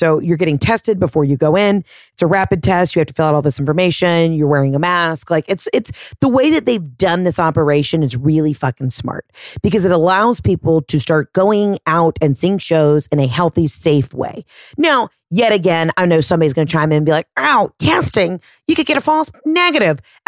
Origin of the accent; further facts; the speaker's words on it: Atlanta, Georgia, United States; yo, I'm a comic from Atlanta.